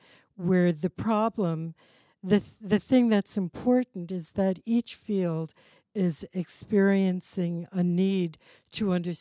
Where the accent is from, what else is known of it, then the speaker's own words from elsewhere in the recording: New York, United States; Yes, I'm a New Yorker, bred and born